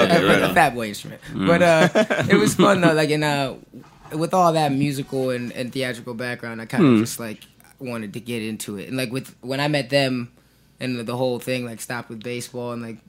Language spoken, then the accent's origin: English; Akron, Ohio, United States; born there; Yeah, my brother was just born there, and then I came. I was born in Akron, Ohio.